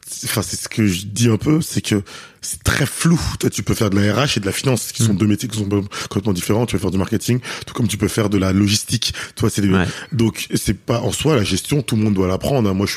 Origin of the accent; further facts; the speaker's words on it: Paris, Île-de-France, France; donc moi, déjà, je suis parisien, donc c'est là où je suis